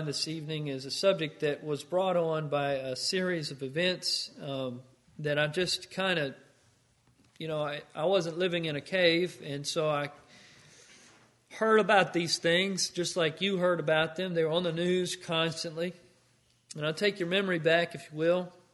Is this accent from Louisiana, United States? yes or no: yes; New Orleans, Louisiana, United States; I'm originally from New Orleans, and I still have a lot of family in New Orleans.